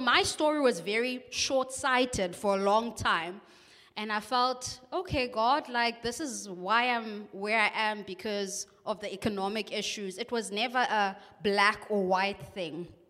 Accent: Mdantsane, Eastern Cape, South Africa; So I grew up in Mdantsane in a location, but I went to a multiracial school.

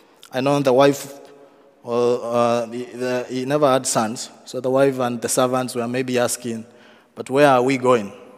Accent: Kenya; English is a second language; now in Netherlands; I come from Kenya. Been living in the Netherlands now. This is my fourth year.

